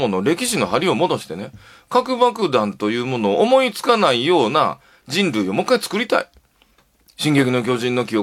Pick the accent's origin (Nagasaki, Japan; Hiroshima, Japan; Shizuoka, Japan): Hiroshima, Japan; しかも僕は広島出身なんだから、それを言える資格があるんだよ